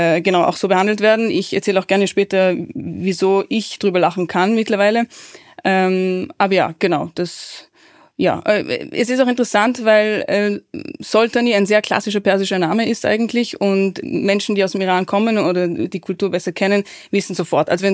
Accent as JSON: {"language": "German", "region": "Vorarlberg", "country": "Austria", "tie": "born or raised there", "said": "ich bin hier im Land aufgewachsen, das heißt, da hat man sogar in Vorarlberg, habe ich dann öfter auch als Jugendliche oder als Kind gehört, du bist mal Rassige."}